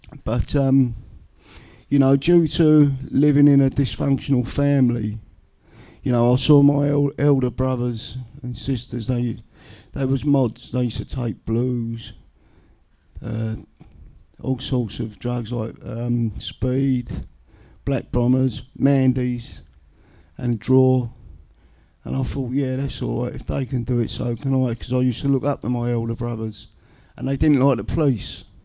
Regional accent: Bermondsey, London, United Kingdom; I come from South East London in Bermondsey. I come from a large dysfunctional family.

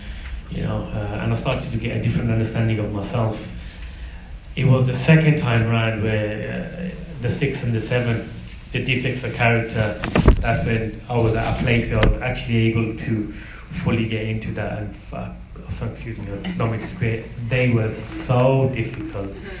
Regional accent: Birmingham, West Midlands, United Kingdom; I grew up in Birmingham.

